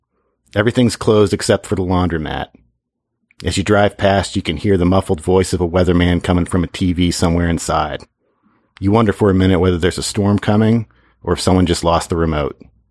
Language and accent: English; Indiana, United States; And so I grew up in Indiana, which is one state north. It's the state right above Kentucky.